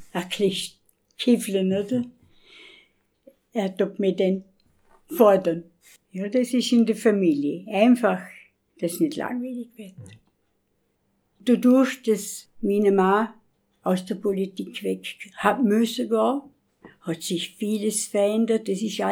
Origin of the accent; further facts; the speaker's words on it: Vorarlberg, Austria; now in Rankweil, Austria; Ich komme aus dem Bregenzer Wald. Und meine Heimat ist schon der Bregenzer Wald, oder? Aber Rankweil ist es natürlich.